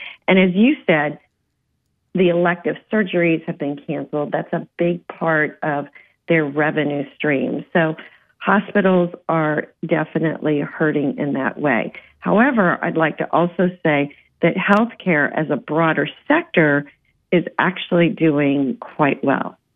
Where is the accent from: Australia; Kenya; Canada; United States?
United States; Texas; So I'm from Texas originally, born and raised in Texas.